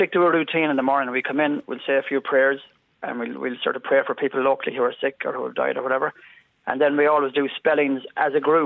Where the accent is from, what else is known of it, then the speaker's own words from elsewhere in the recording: Castlebar, Connacht, Ireland; From Castlebar originally.